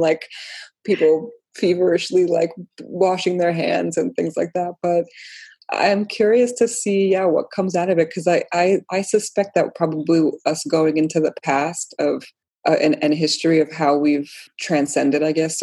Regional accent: Poland; born there; first language Polish; English is a second language; moved away; I mean, I was born in Poland. So I spoke Polish as my first language.

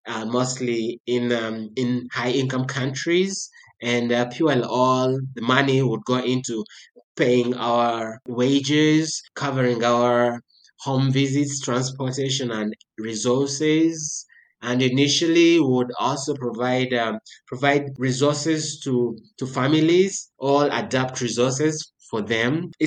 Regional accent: Uganda; I'm from Uganda, and I trained from Makerere University, that's in Kampala

